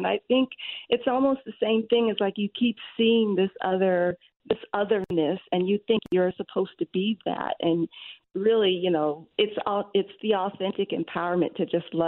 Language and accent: English; San Diego, California, United States; I grew up in San Diego and I moved, you know, to the LA area and went to college there.